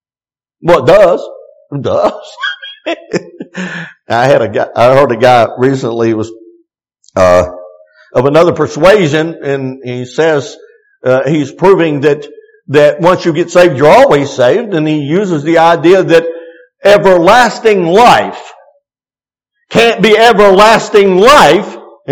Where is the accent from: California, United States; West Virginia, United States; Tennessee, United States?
West Virginia, United States; growing up in West Virginia through the 60s and 70s and timbering and hunting and fishing and running the mountains